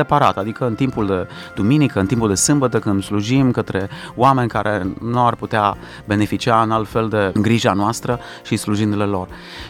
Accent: Romania; unii dintre noi suntem mai disciplinați prin naștere, prin moștenire, ca români puțin suntem așa, aici vorbim de nemți și alte nații din acestea care sunt mai planificate

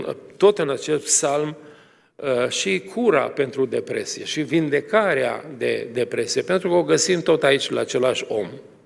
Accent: Romania; Și atunci noi ne-am încăpățânat, așa ca român, și am zis: doctorul nostru este Dumnezeu.

